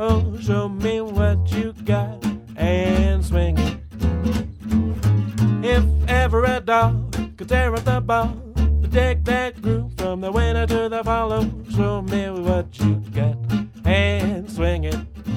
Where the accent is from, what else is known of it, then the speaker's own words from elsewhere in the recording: Boulder, Colorado, United States; this one here is dedicated to my hometown of Boulder, Colorado